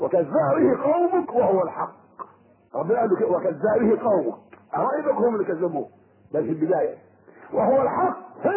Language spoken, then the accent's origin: Arabic; Sharqia Governorate, Egypt; انا شرقاوي من الشرقيه.